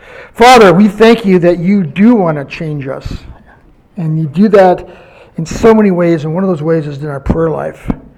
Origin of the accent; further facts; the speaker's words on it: Turtle Lake, United States; I was talking to the kids from my hometown, Turtle Lake. Now, here's something significant. Turtle Lake has 500 people in it.